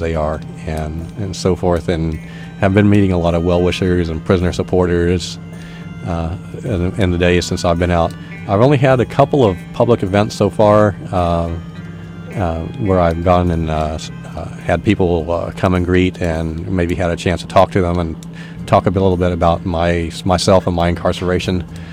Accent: Texas, United States; now in Eugene, United States; I'm an anarchist from Texas and now living in Oregon, especially here in Eugene and Lane County, by order of the court.

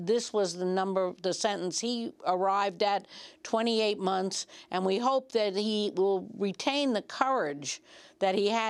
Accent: Ireland; I expect the worst, being Irish, but hope for the best

